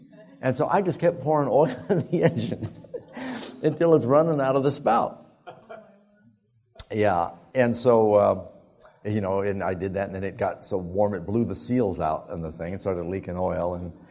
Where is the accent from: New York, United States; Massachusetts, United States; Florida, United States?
New York, United States; New York City; I grew up in New York City. I took taxi, bus, walked.